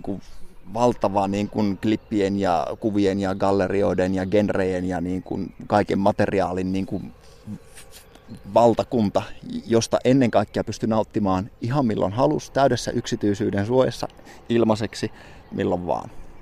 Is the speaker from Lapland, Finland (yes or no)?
yes; Kemijärvi, Lapland, Finland; now in Tampere, Finland; ja ikä on 36 tällä hetkellä. Kemijärveltähän minä alun perin olen kotoisin ja tällä hetkellä, niin kuin taisin tuossa sanoa, niin Tampereella asustelen.